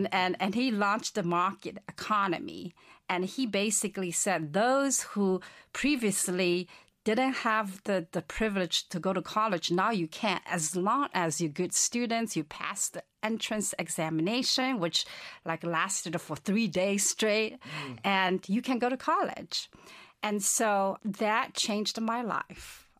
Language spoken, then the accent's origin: English; China; So I was born and raised in China during the Cultural Revolution.